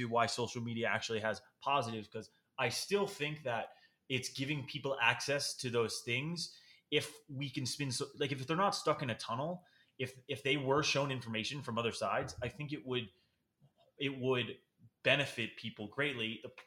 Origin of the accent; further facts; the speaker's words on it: Mississippi, United States; I grew up in Mississippi my whole entire life, and I'm in a kinship group with my family.